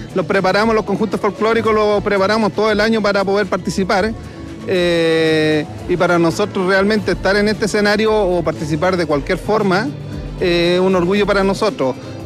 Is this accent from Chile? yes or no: yes; San Bernardo, Santiago Metropolitan Region, Chile; Yo llevo participando ya más de 30 años acá en San Bernardo. Así que nacido y criado acá en San Bernardo, así que siempre hemos vivido esto, con mi hijo, mi familia, todo.